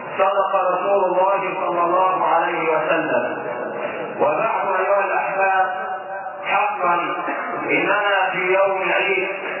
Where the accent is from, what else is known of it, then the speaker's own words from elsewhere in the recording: Mansoura, Dakahlia, Egypt; أحبابنا من بلدنا المنصورة